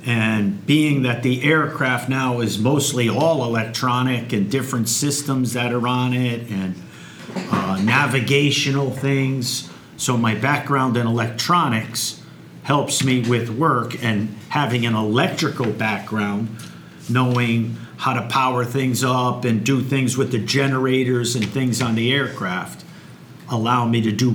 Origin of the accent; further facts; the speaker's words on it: West Haven, Connecticut, United States; I'm originally from West Haven, and we relocated to Wallingford 18 years ago.